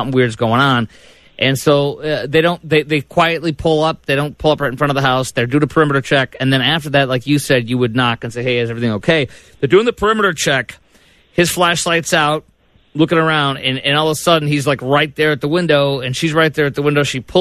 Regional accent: Chicago, Illinois, United States; You know, I grew up in the Midwest in Chicago, and I used to think that I used to think when I was an aspiring broadcaster back in the day, I used to think that we were the ones who did not have an accent.

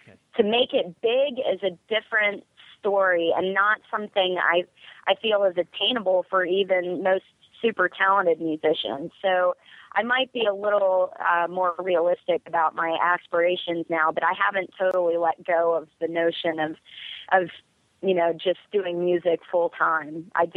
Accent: Pittsburgh, Pennsylvania, United States; And then we went to Pittsburgh, my hometown, and it was, you know, just 150 people from my life, from my wow. childhood, my in high school and college.

